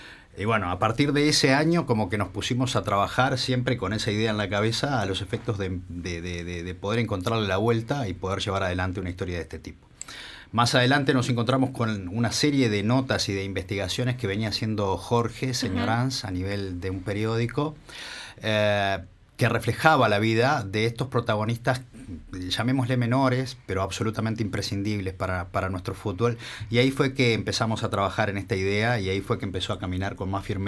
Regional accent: Salto, Uruguay; que es mi club en Salto. Yo soy de Salto, una ciudad del interior, como ustedes ya saben.

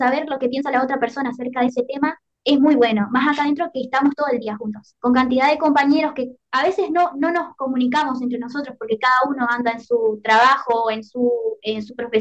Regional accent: Guichón, Paysandú, Uruguay; mi segundo año acá en el hogar estudiantil. Soy de Guichón, departamento de Paysandú, una ciudad a 90 kilómetros.

